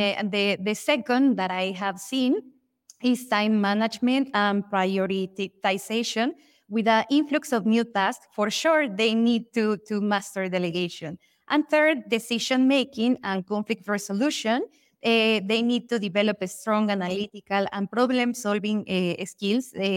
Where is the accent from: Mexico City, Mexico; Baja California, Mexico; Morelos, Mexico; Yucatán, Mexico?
Mexico City, Mexico; English is a second language; I'm from Mexico City